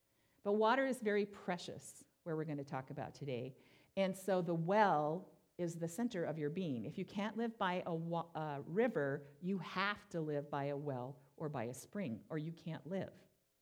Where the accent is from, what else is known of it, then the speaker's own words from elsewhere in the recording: the South, United States; I grew up partially in the South, and my grandma was my best friend, and she had a little tiny house.